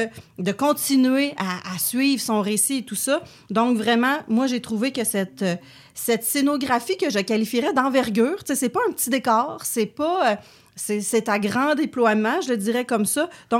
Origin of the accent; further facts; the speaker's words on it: Quebec, Canada; moi, je ne suis pas née sur une ferme. J'ai grandi au Témiscamingue.